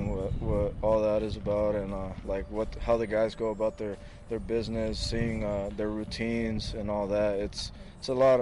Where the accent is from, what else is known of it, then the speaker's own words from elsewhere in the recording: Yuma, Arizona, United States; moved away; also born or lived in California; I moved up to NorCal when I was from Yuma, Arizona, a small town, just because a lot of people don't get recruited out of there.